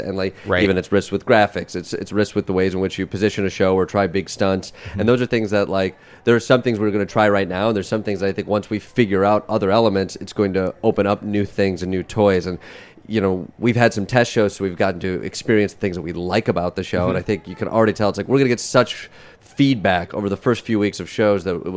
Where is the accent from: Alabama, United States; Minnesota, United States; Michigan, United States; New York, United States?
Michigan, United States; Kalamazoo; moved away as an adult; now in Chicago, United States; I grew up in Kalamazoo, went to college there as well, and kind of got the improv bug. And so around 2000, 2001, I made my way over to Chicago.